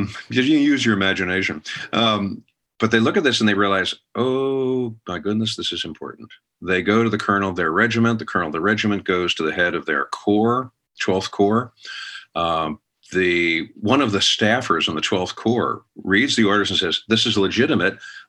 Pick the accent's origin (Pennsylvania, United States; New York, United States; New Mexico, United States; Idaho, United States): Pennsylvania, United States; because I'm a Yankee from Yankee land. All right, I'm a Pennsylvania boy.